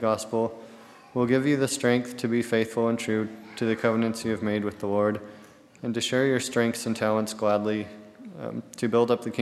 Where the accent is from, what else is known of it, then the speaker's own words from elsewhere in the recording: Idaho Falls, Idaho, United States; Like my wife said, we moved here just a couple months ago. I'm originally from Idaho Falls. I grew up there and was going to school in Rexburg.